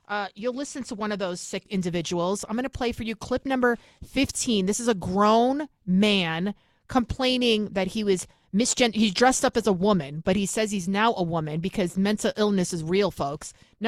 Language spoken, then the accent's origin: English; Bronx, New York, United States; now in Westchester County, United States; I'm from the Bronx, born and raised. Now I live in Westchester County, which is a nice suburb outside of New York City.